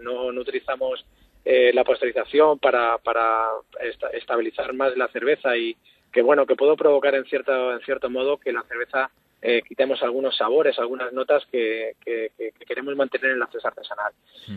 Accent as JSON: {"language": "Spanish", "town": "Madrid", "region": "Community of Madrid", "country": "Spain", "tie": "born there", "said": "la chulería, ¿no?, que nos caracteriza a los madrileños, y me considero madrileño porque nací en Madrid"}